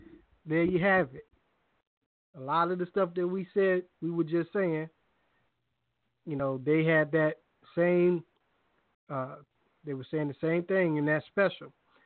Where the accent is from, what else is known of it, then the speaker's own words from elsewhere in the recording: Hampton, Virginia, United States; also born or lived in Richmond; I'm from Hampton, too, in case you guys didn't know. And you know, I mean, I've lived in Richmond myself